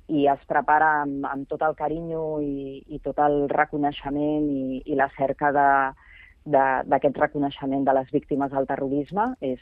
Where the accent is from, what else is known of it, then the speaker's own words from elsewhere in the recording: Barcelona, Catalonia, Spain; com a barcelonina